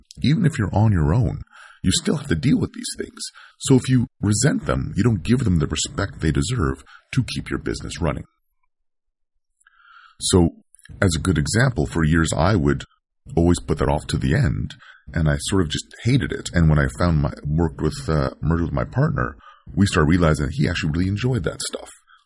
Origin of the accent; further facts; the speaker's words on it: Canada; I'm from Canada